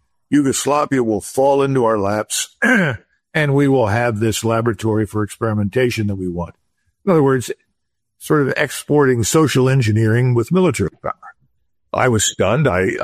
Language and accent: English; Scotland, United Kingdom; We're all Scottish, so I had a certain rapport instantly.